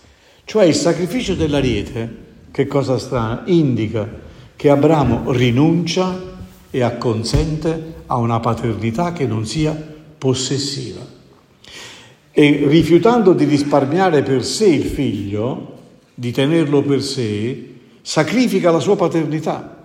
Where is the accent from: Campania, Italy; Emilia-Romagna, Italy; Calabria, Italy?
Campania, Italy; Naples; sapete, io vengo da Napoli